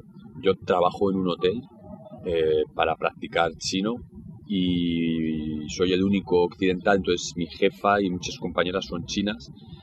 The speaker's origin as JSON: {"language": "Spanish", "country": "Spain", "said": "cuando digo que soy español"}